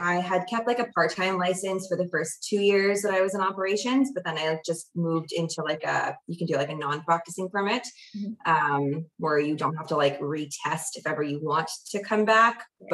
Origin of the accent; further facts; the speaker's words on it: Winnipeg, Manitoba, Canada; So I'm not from Cold Lake, obviously. I am born and raised from in Winnipeg, Manitoba. I'm an only child. I come from a family of like 30 plus chiropractors.